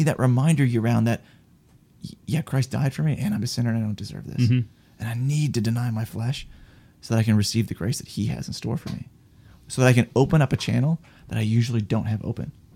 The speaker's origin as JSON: {"language": "English", "region": "Wisconsin", "country": "United States", "said": "I'm from Wisconsin originally, okay?"}